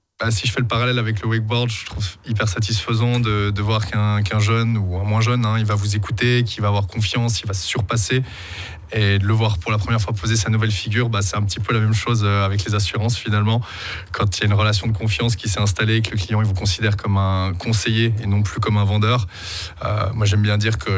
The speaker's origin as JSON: {"language": "French", "region": "Geneva", "country": "Switzerland", "tie": "born or raised there", "said": "Moi j'ai grandi à Genève, j'ai fait une maturité professionnelle à l'école de commerce."}